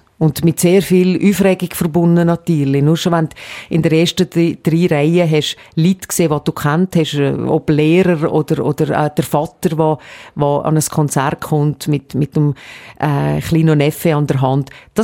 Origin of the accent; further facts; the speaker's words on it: Gampel, Valais, Switzerland; Ich bin in Gampel aufgewachsen unter anderem